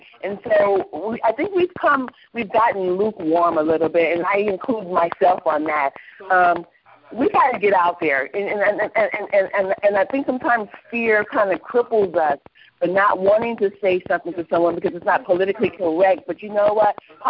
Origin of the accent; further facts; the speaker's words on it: Oakland, California, United States; Growing up in East Oakland, you've seen people on the corners everywhere preaching the gospel.